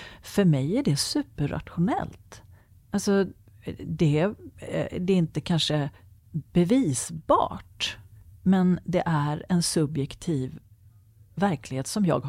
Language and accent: Swedish; Sweden; för att vi är så pass rationella som vi svenskar är.